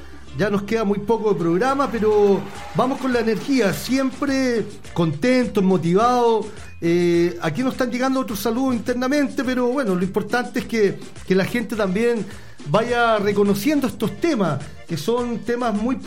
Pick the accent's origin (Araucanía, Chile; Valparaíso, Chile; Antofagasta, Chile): Valparaíso, Chile; Peña Blanca; Pongo primero Peña Blanca porque yo soy de Peña Blanca, así que nací, me crié acá